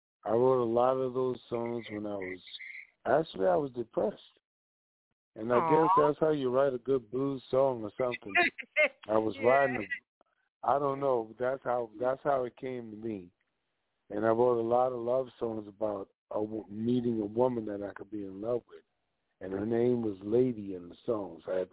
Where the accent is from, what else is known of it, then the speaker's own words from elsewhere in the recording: New Orleans, Louisiana, United States; I'm from New Orleans, and it gives people an identify.